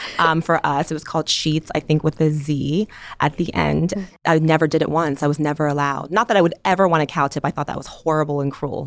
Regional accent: United States; Because we're Asian and Persian, but we're also American.

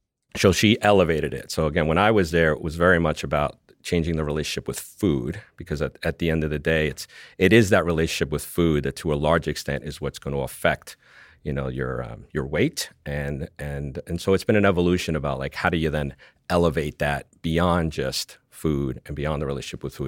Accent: New York, United States; which is why I love being a New Yorker

